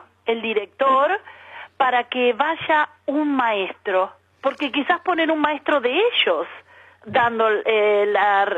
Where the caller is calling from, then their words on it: Parla, Community of Madrid, Spain; Soy de Parla.